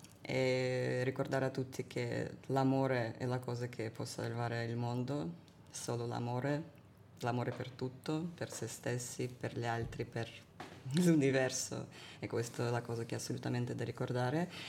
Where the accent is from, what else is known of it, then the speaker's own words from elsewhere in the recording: Russia; Italian is a second language; moved away; quando sono partita dalla Russia, ho partito per diversi tanti ragioni, ma anche per il fatto che capivo che come sono fatta io non posso vivere purtroppo nel mio paese e questo... è molto triste, e poi tutta la mia famiglia è in Russia